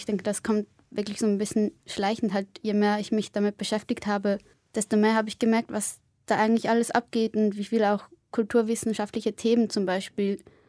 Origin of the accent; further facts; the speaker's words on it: Biel, Bern, Switzerland; in Biel in einem Döner-Imbiss recht viel Zeit verbracht, der halt auch, weil er halt auch in meiner Heimatstadt ist.